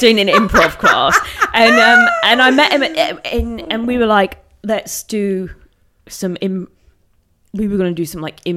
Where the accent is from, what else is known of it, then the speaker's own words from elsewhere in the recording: United Kingdom; As a British person, it's the most uncomfortable.